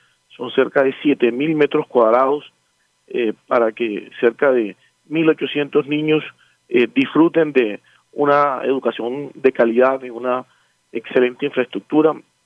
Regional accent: Sabanalarga, Atlántico, Colombia; te lo hablo con conocimiento de causa porque yo soy de Sabana Larga

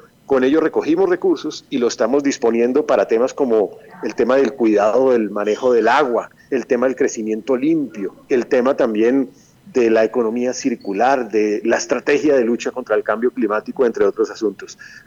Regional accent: Colombia; Y eso es una demostración de cuán fuertes somos los colombianos

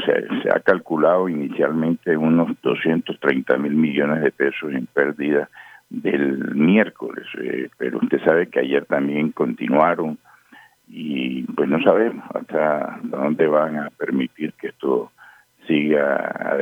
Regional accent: Barranquilla, Atlántico, Colombia; para nosotros como barranquilleros es muy importante resaltar el comportamiento aquí en Barranquilla.

